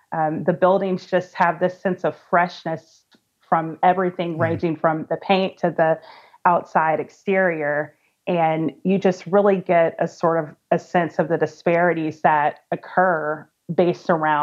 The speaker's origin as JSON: {"language": "English", "region": "Mississippi", "country": "United States", "tie": "born or raised there", "said": "So thinking back to growing up in Mississippi, I had an interesting K-12 experience"}